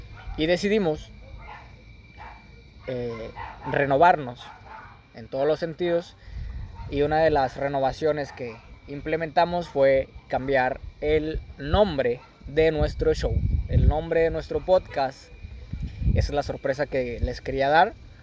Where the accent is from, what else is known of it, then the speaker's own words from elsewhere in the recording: Monterrey, Nuevo León, Mexico; somos dos regios que de toda la vida, no somos adoptados, aquí nacimos. Nuestra familia aquí nació, somos regios.